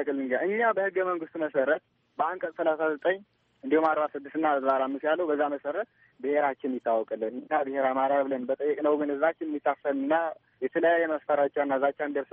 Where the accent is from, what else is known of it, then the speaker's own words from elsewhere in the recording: Gondar, Amhara, Ethiopia; እኛ አገራችን ትውልዳችን ጎንደር ነው። ትውልዳችን ጎንደር እያለን ግን ከጥንት ጀምሮ እስከ 83 ዓመተ ምህረት ኢህአዴግ እስከሚገባ ድረስ እኛ በጎንደር አስተዳደር የቆየነ ሰዎች አሉ።